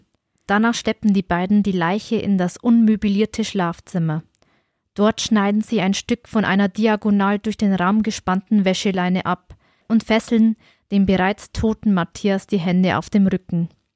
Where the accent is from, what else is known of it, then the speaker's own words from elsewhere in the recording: Bavaria, Germany; also ich komme ja aus dem Stiftland